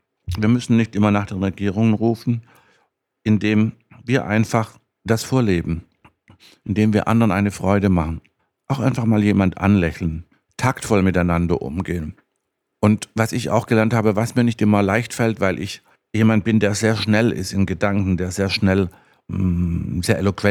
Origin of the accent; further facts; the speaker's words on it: Baden-Württemberg, Germany; Ich komme aus Baden-Württemberg, und bei uns war das so früher, wenn man wohin geht, bringt man was mit.